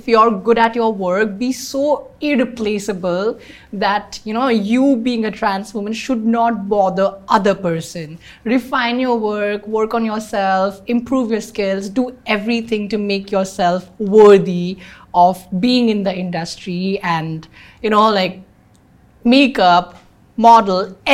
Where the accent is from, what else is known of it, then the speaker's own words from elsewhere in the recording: Northeast, United States; Like I am not just a trans woman, but I'm also from the Northeast.